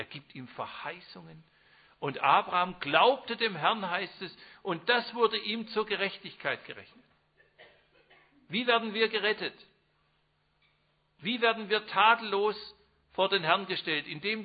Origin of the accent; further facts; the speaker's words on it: Swabia, Germany; Ich bin Schwabe, deswegen sage ich Häusle.